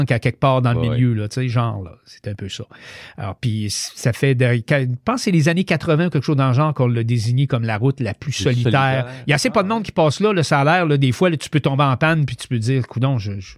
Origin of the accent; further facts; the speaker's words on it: Canada; et on va maintenant s'en venir chez nous au Canada